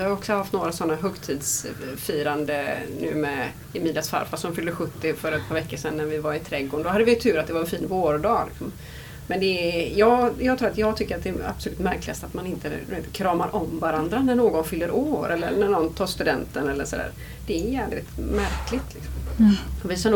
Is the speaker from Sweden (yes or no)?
no; northern Italy, Italy; Ja, men jag är från Norditalien, så jag räknas nästan som schweizare liksom.